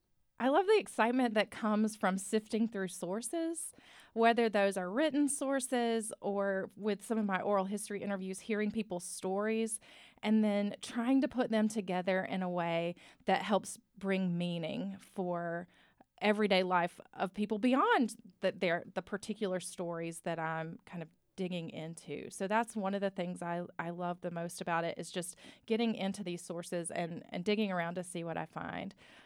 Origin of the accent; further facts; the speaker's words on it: Alabama, United States; So the short answer is that I grew up in Alabama, and pageants were everywhere. They were infused with culture in Alabama.